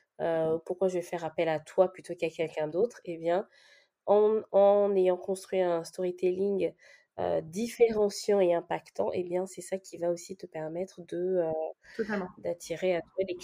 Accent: Gabon; born there; Moi, je suis née au Gabon.

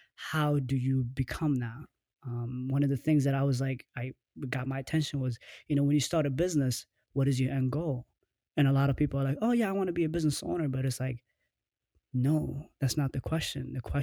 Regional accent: Minnesota, United States; I'm from Minnesota, so growing up here, you never really see that many black people moving like that.

